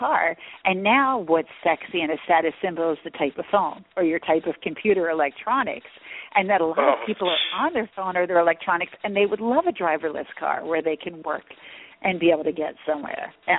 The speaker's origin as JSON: {"language": "English", "town": "Atlantic City", "region": "New Jersey", "country": "United States", "tie": "born or raised there", "said": "I grew up in Atlantic City, New Jersey, and Atlantic City is an island. It's Sepsiken Island, so it's off the coast of New Jersey, so we're surrounded by water."}